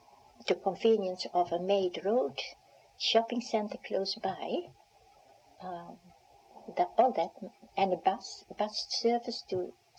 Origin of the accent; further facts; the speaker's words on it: Netherlands; English is a second language; I've been back to Holland, mm-hmm. yeah, to see my parents and all that.